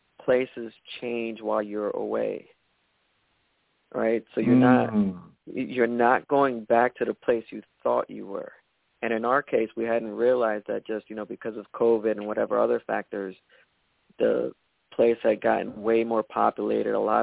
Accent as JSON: {"language": "English", "town": "Atlantic City", "region": "New Jersey", "country": "United States", "said": "Yeah, so I'm originally from the Atlantic City area."}